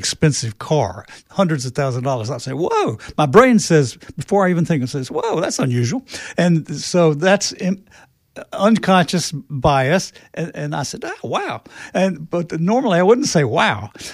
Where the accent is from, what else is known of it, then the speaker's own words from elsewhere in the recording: the South, United States; since I was born in the South, born and raised in the South.